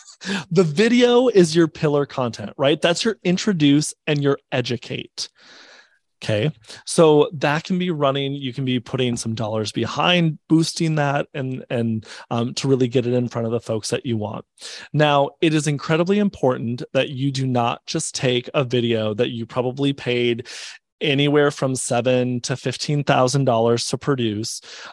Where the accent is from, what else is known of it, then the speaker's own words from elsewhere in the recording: North Dakota, United States; Like, we're from North Dakota, so small town cafes are really where you go for referrals.